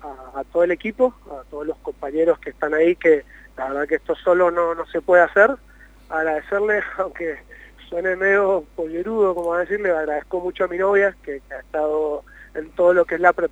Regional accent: Argentina; todos somos argentinos

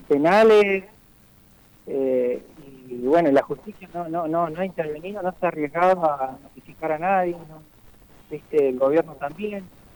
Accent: Tratallén, Neuquén, Argentina; Nosotros somos de Tratallén.

